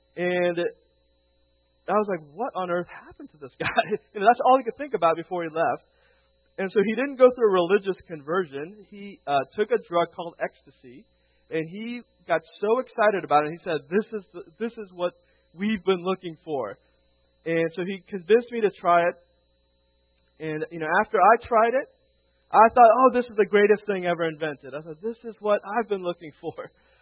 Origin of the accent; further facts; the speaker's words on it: Houston, Texas, United States; growing up in the States, I grew up in Houston, Texas.